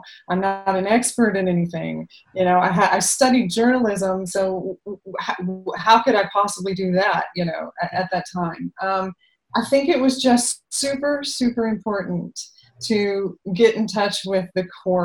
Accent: Atlanta, Georgia, United States; also born or lived in Milan / Paris; So I am from Atlanta, Georgia. Was a journalism major

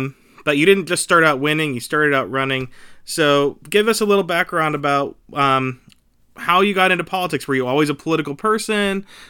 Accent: Pennsylvania, United States; I'm from Western PA, originally.

